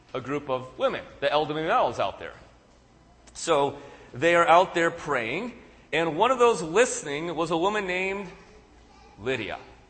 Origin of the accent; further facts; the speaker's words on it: Lynn, Kansas, United States; born there; I was born in Lynn, Kansas.